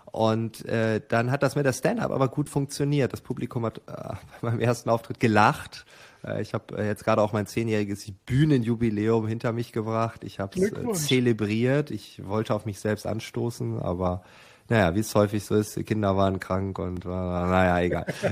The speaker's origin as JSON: {"language": "German", "region": "Northern Germany", "country": "Germany", "said": "Ich komme aus Norddeutschland."}